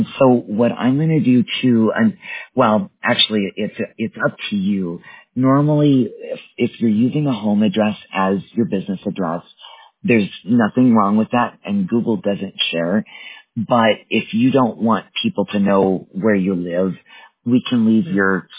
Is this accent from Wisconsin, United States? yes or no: yes; Wisconsin, United States; now in Colorado, United States; I was born and raised in Wisconsin and my cell phone is actually a Wisconsin number. But I live in Colorado, and I have since 2006, 2007.